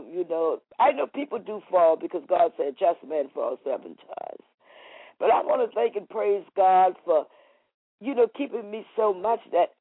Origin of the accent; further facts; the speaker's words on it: East Coast, United States; I'm from the East Coast, but he took me out there and he saved me.